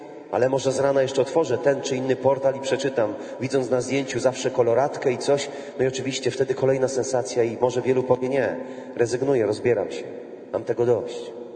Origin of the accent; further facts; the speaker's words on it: Krynica-Zdrój, Lesser Poland, Poland; w miejscowości, z której pochodzę. Pochodzę z Beskidu Sądeckiego, z malowniczej Krynicy Górskiej, Krynicy Zdroju, bardzo znanej poprzez wody mineralne i wypoczynek wielu ludzi.